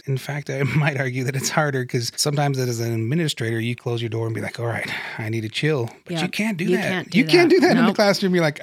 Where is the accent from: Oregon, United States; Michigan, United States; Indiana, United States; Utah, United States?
Utah, United States; I grew up in Utah County, mainly. Okay. I was in Orem and Pleasant Grove and did a stint in Morgan, Utah. Tiny town.